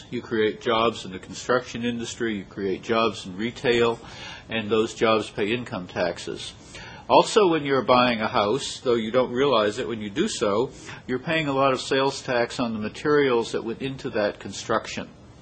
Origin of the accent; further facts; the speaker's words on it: Colorado, United States; to some extent my home state of Colorado